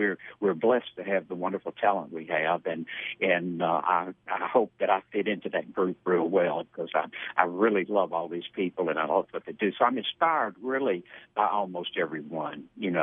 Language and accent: English; Columbus, Mississippi, United States; also born or lived in Fulton, Kentucky; I grew up in Mississippi, Columbus, Mississippi. Great place to grow up. And actually originally from Fulton, Kentucky. So I'm back home.